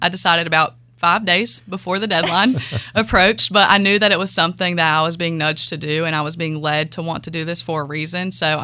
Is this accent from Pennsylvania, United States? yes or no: yes; York, Pennsylvania, United States; I know it's because I'm from York.